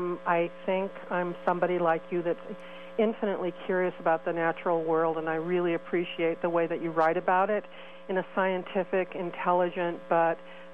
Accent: California, United States; I'm the daughter of a sports fisherman. Everything in the water excites me. I grew up here in the Bay Area.

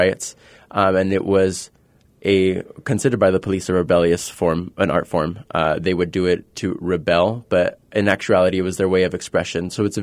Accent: Los Angeles, California, United States; I predominantly dance hip hop. I'm from Los Angeles, California, and I learned to dance on the street.

